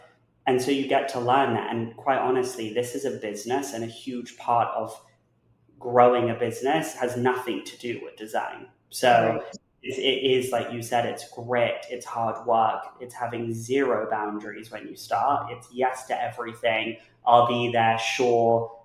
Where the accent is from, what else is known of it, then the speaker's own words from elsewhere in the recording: England, United Kingdom; I think growing up in England, where it's not really the culture to just talk to everyone and anyone